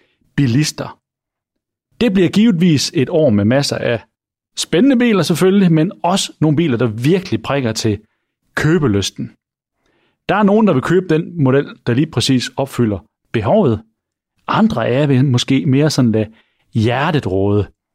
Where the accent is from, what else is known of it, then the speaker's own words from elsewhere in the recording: Aarhus, Central Denmark Region, Denmark; accent: Aarhus; Så får jeg også en pause fra min monotone aarhusianske accent.